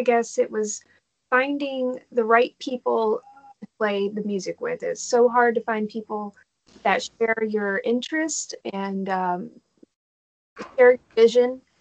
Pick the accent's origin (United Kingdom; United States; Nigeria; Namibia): United States; Dallas, Texas; And I'm from Dallas, which is a good like 9 hours away.